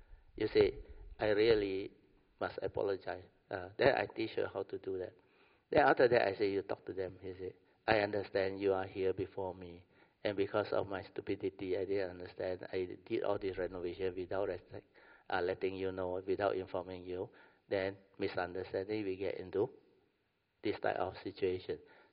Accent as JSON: {"language": "English", "town": "Brickfields", "region": "Kuala Lumpur", "country": "Malaysia", "said": "Radio, I come from Brickfield, that's why I also suspect"}